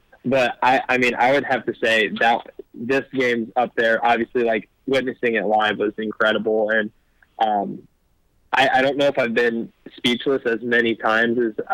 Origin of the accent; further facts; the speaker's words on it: Ohio, United States; now in Indiana, United States; growing up in Ohio and then now living in Indiana